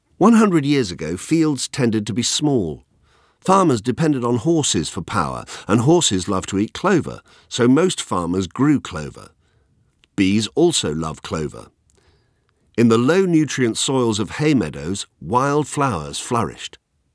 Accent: West Midlands, United Kingdom; Hugely envious, I did my best to follow in his footsteps, making do with the more mundane fauna of Shropshire, starting with guinea pigs, rabbits, hamsters

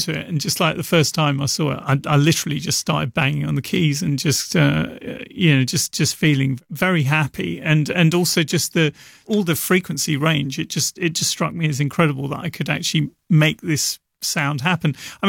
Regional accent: Rochester, South East England, United Kingdom; I grew up in Rochester in Kent

